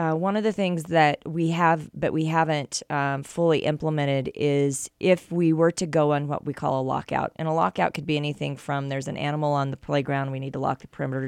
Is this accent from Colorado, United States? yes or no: yes; Colorado, United States; Again, you know that I was originally came from Colorado